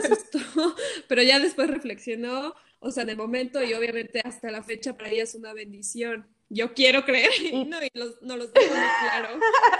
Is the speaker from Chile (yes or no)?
no; Norway; Spanish is a second language; yo para presentarme siempre … soy de Noruega y soy triista